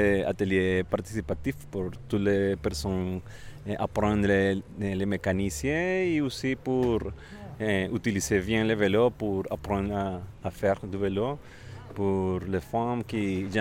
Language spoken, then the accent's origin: French; Colombia; French is a second language; moved away as an adult; now in Brussels, Belgium; Je suis colombien, de Colombie.